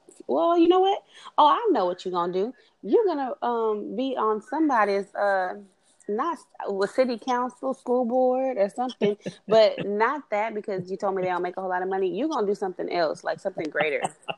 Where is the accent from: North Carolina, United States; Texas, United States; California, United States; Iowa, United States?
Texas, United States; maybe because I'm from Texas